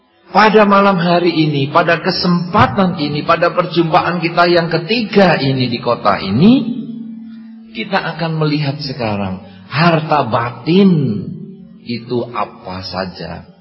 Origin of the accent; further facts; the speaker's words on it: Indonesia; accent: Javanese; Di dalam bahasa tempat saya tinggal ini, orang memang mengatakan saya bahasa Jawanya medok sekali.